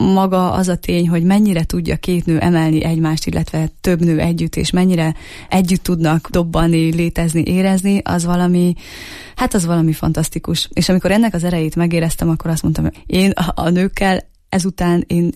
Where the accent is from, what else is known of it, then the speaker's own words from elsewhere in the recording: Transylvania, Romania; Nagyon fontos hangsúlyoznom, hogy én Erdélyből származom